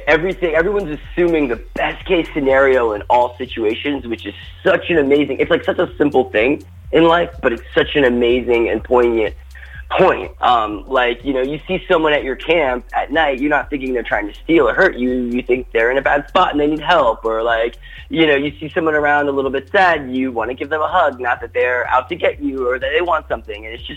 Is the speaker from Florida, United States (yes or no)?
yes; Miami, Florida, United States; now in Boulder, United States; I'm originally from South Florida, from Miami, and I live now in Boulder, which is like a night and day world compared to where I'm from.